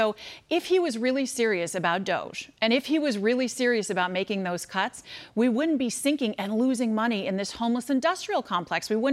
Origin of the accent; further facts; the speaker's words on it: California, United States; I have to tell you, as a Californian, knowing that Gavin Newsom is running for president